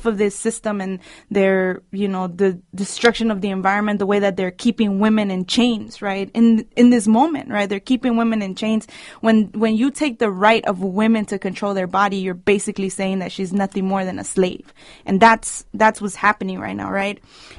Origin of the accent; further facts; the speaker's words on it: California, United States; I grew up in South Central. I grew up in these streets, and I know this feeling